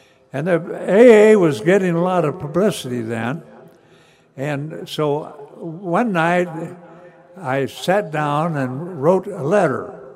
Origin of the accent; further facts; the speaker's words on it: Nebraska, United States; But anyway, I look back on growing up in Nebraska, and I used to kind of blame Nebraska for my troubles.